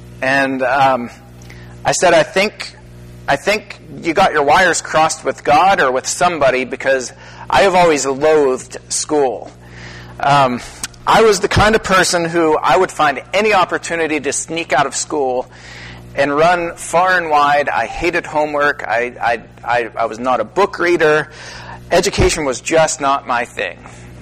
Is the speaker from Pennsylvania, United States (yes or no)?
yes; Shanksville, Pennsylvania, United States; Somerset is just 10 miles from my hometown of Shanksville, Pennsylvania.